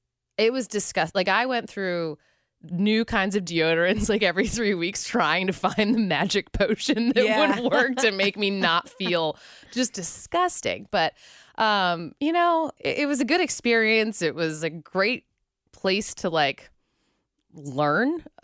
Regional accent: Pittsburgh, Pennsylvania, United States; now in Cincinnati, United States; I am from Pittsburgh. That gets a lot of interesting feedback living in Cincinnati.

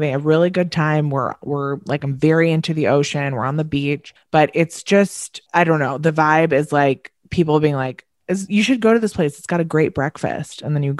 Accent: Long Island, New York, United States; Like, we're from Long Island. We get it.

